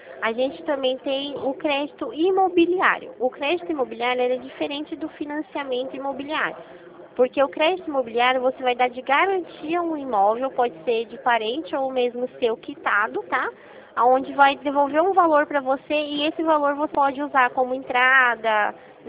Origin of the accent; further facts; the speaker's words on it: Rio Claro, São Paulo, Brazil; Eu sou de Rio Claro.